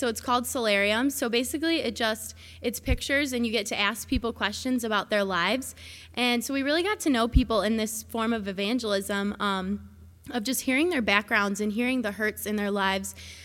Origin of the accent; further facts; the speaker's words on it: United States; it's not me coming as an American and providing all the solutions